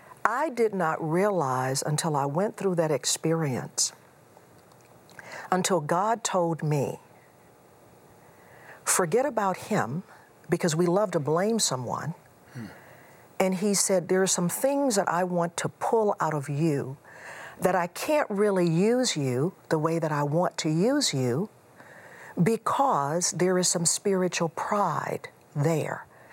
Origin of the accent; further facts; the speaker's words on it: Houston, Texas, United States; I grew up in Houston. You went to school in the Chicago area.